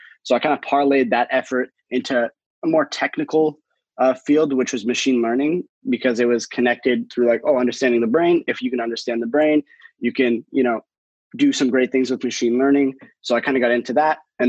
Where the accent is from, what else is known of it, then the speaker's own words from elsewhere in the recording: Toronto, Ontario, Canada; moved away as an adult; I'm from Toronto, Canada, and I just moved here last week.